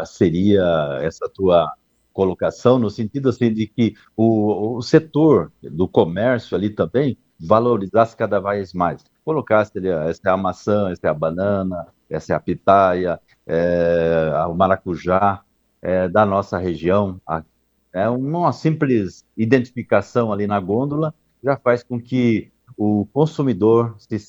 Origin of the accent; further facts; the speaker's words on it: Santa Catarina, Brazil; Eu saber que eu estou consumindo uma fruta que é de Santa Catarina, eu como catarinense, isso é gratificante, né?